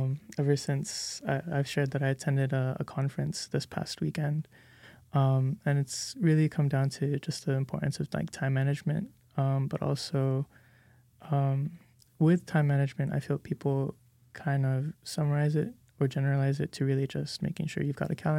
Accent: Philippines; also born or lived in Japan; now in United States; I transferred from San Diego Miramar College. So I was born in the Philippines. I was raised there. And then I spent most of my life living in Japan. My father was in the military.

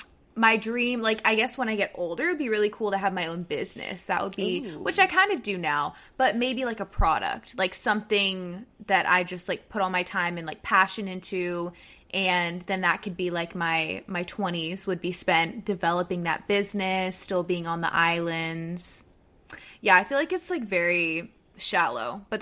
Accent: Atlanta, Georgia, United States; I was, like, raised in the Atlanta area, so it wasn't that deep. It wasn't like I was raised in New York or anything.

